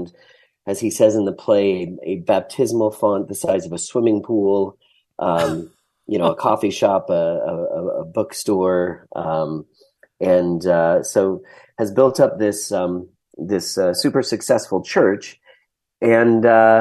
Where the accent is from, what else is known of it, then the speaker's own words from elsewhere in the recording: Idaho, United States; And certainly having grown up in Idaho, I just didn't recognize my home state in terms of the way it was, represented and the way people were treating one another.